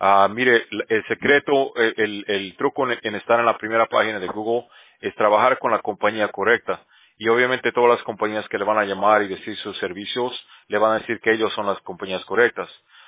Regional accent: Bolivia; yo también, yo soy de Bolivia, yo también hablo español, pues sí, es que prefiero español

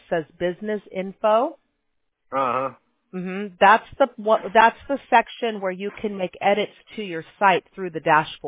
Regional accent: Midwest, United States; I grew up in the Midwest.

